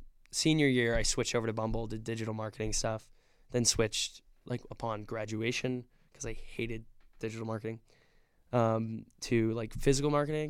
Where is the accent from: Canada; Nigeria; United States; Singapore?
United States; Austin, Texas; also born or lived in Hawaii / Guam; I was born in Austin.